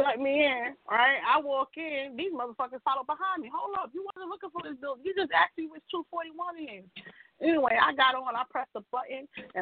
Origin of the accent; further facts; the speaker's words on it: Brooklyn, New York, United States; I'm like, I'm from Brooklyn, son. I'm from Brooklyn, son.